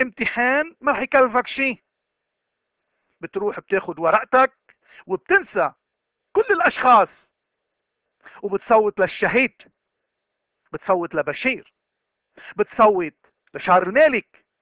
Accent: Lebanon; وتضلنا نفتخر انه نقول نحن لبنانيين.

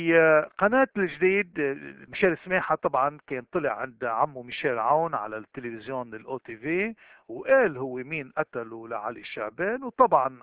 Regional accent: Lebanon; عندنا بلبنان

